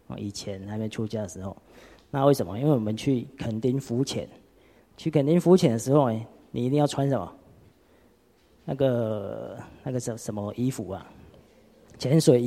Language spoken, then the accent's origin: Chinese; Qijin, Kaohsiung, Taiwan; born there; 我出生在旗津啊，旗津大家知道吗？是一个海岛啊，但是我不会游泳啊。我出生在海岛